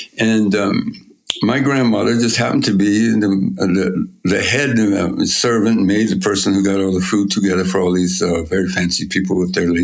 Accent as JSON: {"language": "English", "region": "New Mexico", "country": "United States", "tie": "born or raised there", "said": "But so I grew up in New Mexico in a place that's really not, there's no crowding."}